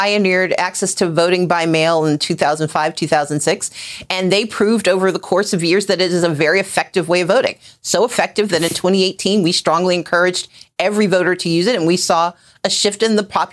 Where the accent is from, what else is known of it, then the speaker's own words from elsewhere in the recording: Southern US, United States; I grew up in the South, and there's a phrase that we've heard growing up, and that's that a hit dog will holler.